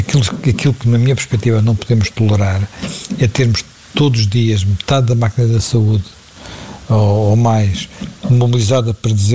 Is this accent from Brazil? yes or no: no; Portugal; como portugueses, temos que ser mais exigentes e exigir respostas.